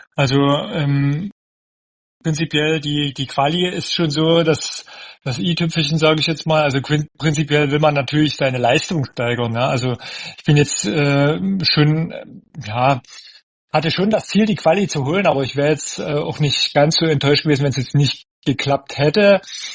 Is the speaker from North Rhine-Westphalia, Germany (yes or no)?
no; Neustadt in Sachsen, Saxony, Germany; ich komme aus Neustadt in Sachsen